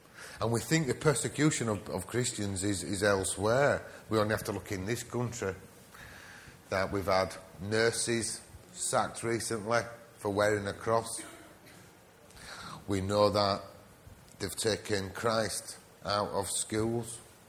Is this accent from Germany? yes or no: no; Bradford, Yorkshire and the Humber, United Kingdom; I'm from Bradford.